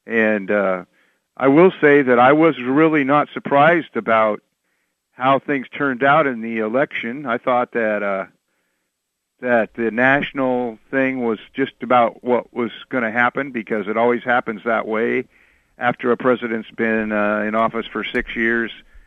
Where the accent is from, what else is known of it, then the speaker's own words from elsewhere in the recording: United States; Because I'm an American and I'm a patriot, and I offered to give my life to this country at one time